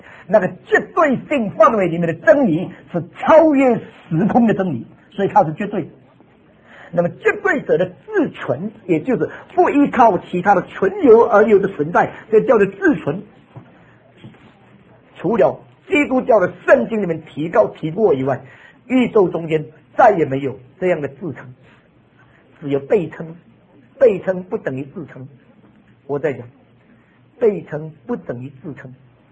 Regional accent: China; 我们中国人只有我们、你们、他们，基督徒再加上一个阿门。

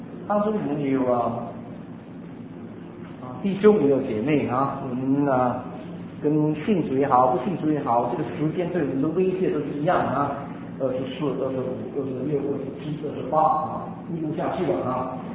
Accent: Taipei, Taiwan; 他台东的，我是台北的呢

